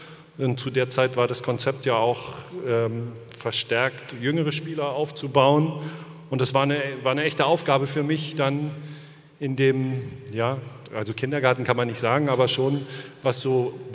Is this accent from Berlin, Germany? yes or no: yes; Berlin, Germany; wo ich als Jugendspieler hingekommen bin aus Berlin und groß geworden bin, bin da Profi geworden.